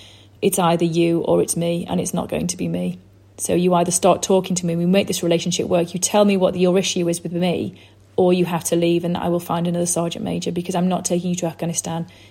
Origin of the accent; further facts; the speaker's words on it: Liverpool, North West England, United Kingdom; I was born and raised in Liverpool, good working class family.